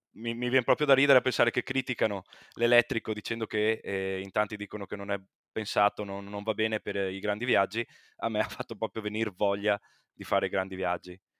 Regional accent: Veneto, Italy; io vengo dalla provincia di Treviso

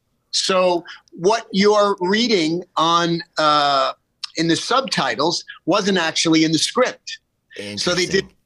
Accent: United States; I'm American. I love America. And we live in the greatest country on the planet.

